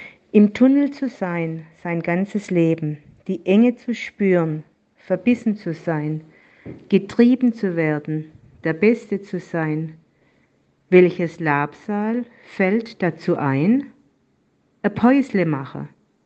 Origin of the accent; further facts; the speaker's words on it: Baden-Württemberg, Germany; Nach dem Sommercamp bin ich direkt nach Baden-Württemberg, meine alte Heimat, gefahren.